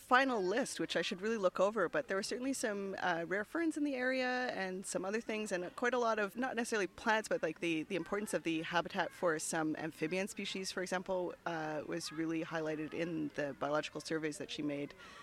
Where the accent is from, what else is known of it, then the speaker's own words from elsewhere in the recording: Hudson, Quebec, Canada; now in Rigaud, Canada; she was working in Hudson, which is really my hometown, my stomping ground. And although I don't live there right now, I live in Rigo, I still have tons of family